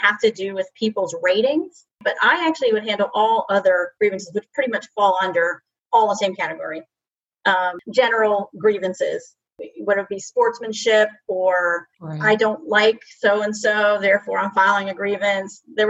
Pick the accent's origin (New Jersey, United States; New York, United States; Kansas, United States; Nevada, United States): New Jersey, United States; I'm from New Jersey.